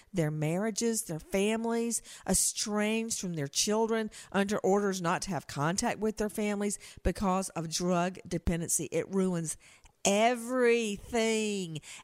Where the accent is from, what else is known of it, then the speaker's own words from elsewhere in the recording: Macon, Georgia, United States; And it was in my hometown.